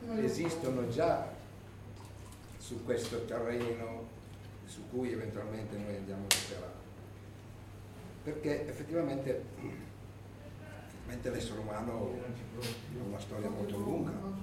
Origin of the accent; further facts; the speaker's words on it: Bergolo, Piedmont, Italy; born there; io sono nato a Bergolo e sono figlio di contadini.